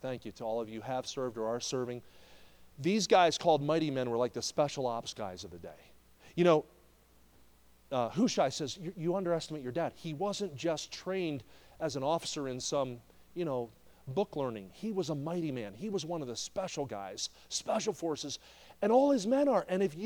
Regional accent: New Jersey, United States; Okay, I grew up in New Jersey. We'd get a fair amount of snowstorms.

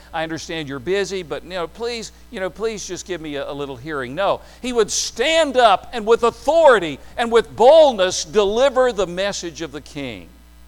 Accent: Tennessee, United States; I grew up in East Tennessee, and there were a lot of mountain preachers there that didn't have a lot of good content.

